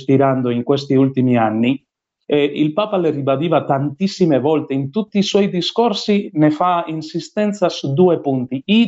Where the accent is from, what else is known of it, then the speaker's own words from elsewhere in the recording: Madrid, Community of Madrid, Spain; Italian is a second language; moved away as an adult; also born or lived in Congo; now in Kenya; Io sono spagnolo, di Madrid, formato in Congo, e da 9 anni sono qui in Kenya.